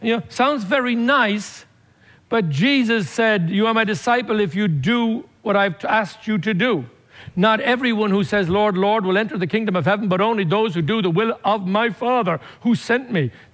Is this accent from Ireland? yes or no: yes; Ireland